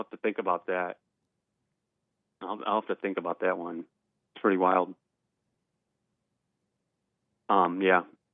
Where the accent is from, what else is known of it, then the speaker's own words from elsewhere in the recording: United States; I'm an American. I can complain.